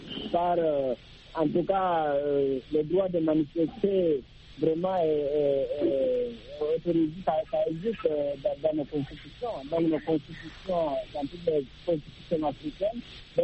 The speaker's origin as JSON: {"language": "French", "country": "Guinea", "said": "surtout dans mon pays d'origine, la Guinée-Conakry"}